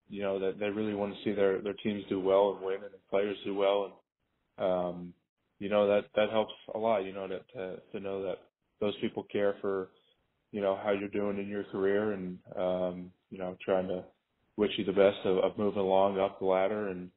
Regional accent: Orlando, Florida, United States; Growing up in Orlando, there wasn't a team in that area.

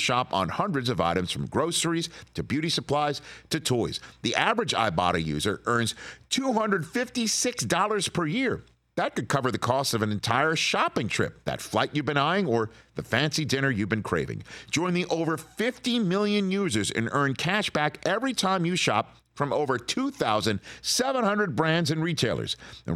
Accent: New York, United States; Growing up in New York, he was a legend.

